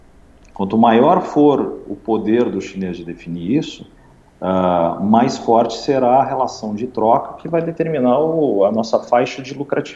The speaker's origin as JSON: {"language": "Portuguese", "country": "Brazil", "said": "o que eu me preocupo como brasileiro e como participante da agricultura"}